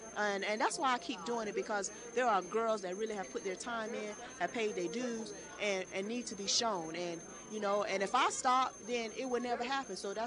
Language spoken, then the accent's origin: English; Plant City, Florida, United States; now in Temecula, United States; Well, I'm originally from Plant City, Florida, and I just moved to Temecula like a month ago.